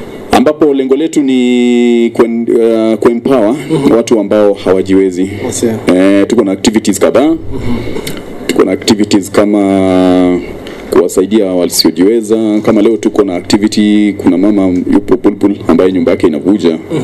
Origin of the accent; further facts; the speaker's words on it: Ngong, Kajiado County, Kenya; Natoka maeneo ya Ngong Town. Mzaliwa na pia nimekulia hapa hapa Ngong. Darasa la kwanza nimeanza Ngong Township Primary School.